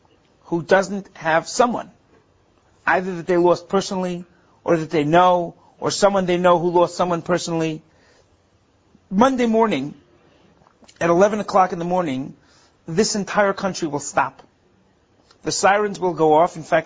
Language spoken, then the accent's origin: English; United States; moved away as an adult; now in Israel; When I came to Israel, so I really didn't have anybody here. I mean, I grew up in America. My family was in America.